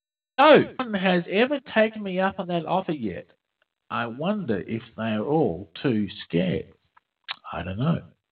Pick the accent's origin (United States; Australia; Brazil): Australia; being an Australian, I'm a royalist.